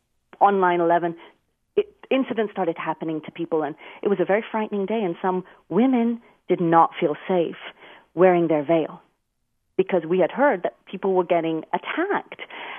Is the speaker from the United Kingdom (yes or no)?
yes; London, United Kingdom; And then I grew up in London